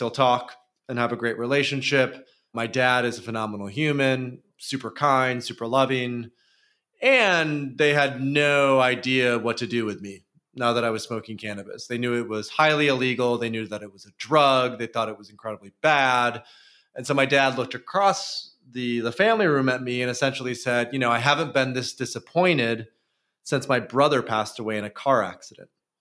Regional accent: Michigan, United States; when I tell people I'm from West Michigan, like nowadays, and they know what I do professionally, they don't get it.

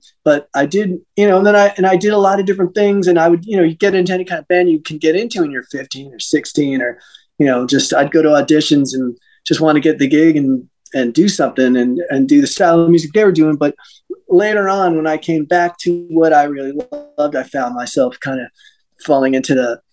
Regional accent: New York, United States; Well, I grew up in Westchester County. It's right outside New York City. It touches on it.

